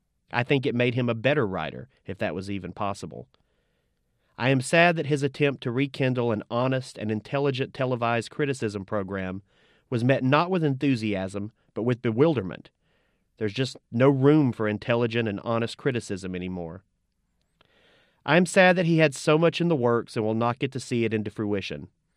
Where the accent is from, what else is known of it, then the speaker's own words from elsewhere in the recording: Pisgah, Alabama, United States; I grew up in Pisgah, Alabama, a pretty small town by any standards. The closest movie theater was 30 minutes away, and the closest art house theater was a couple of hours away, minimum.